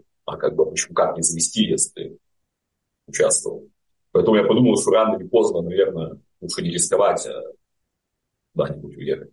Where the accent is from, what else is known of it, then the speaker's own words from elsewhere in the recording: Grodno, Grodno Region, Belarus; Ну, обратно в Гродно, мой родной город.